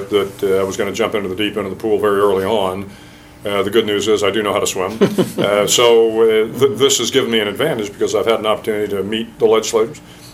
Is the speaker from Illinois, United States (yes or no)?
no; San Antonio, Texas, United States; I'm from San Antonio. Spent a lot of time in South Texas, and I have an affinity for the great folks in South Texas.